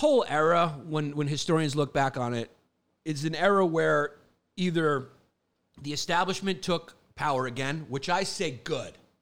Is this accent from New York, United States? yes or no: yes; Brooklyn, New York, United States; Because I grew up in Brooklyn, and nobody can push out human beings quicker than a young Puerto Rican girl.